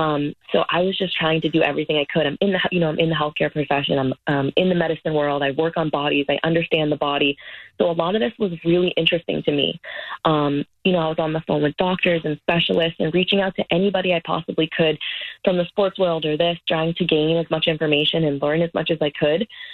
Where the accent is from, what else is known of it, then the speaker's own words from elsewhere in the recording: New England, United States; First of all, I'm from New England. I've been a Patriots fan my whole life.